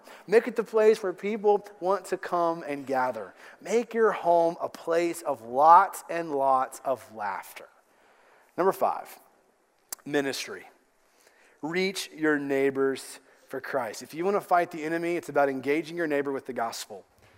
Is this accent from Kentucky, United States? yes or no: yes; Kentucky, United States; I'm from Kentucky.